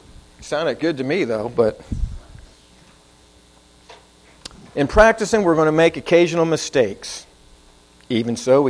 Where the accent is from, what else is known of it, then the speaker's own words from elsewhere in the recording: Philadelphia, Pennsylvania, United States; We didn't have those up there. I'm from Philadelphia.